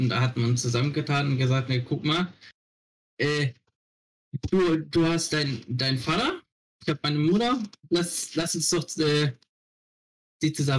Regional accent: Zwenkau, Saxony, Germany; born there; also ich bin in Zwenkau geboren.

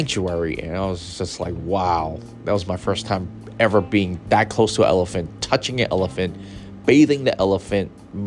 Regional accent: California, United States; because like my whole life growing up in the Bay Area, I have never seen that before. Mount Diablo, Mission Peak, never heard or seen or heard there was snow up there before.

